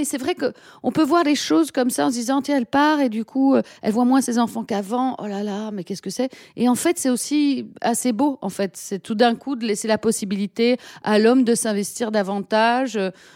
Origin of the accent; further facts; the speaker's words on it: Brussels, Brussels-Capital Region, Belgium; moved away as an adult; J'ai grandi en Belgique, à Bruxelles. Je suis restée à Bruxelles jusqu'à mes 28 ans. Donc c'est vraiment la ville que je connais le mieux